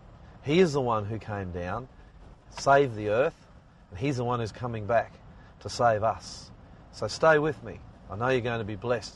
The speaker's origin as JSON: {"language": "English", "country": "Australia", "said": "I am Australian, and we do have this convict blood running through us, and we don't follow anybody easily"}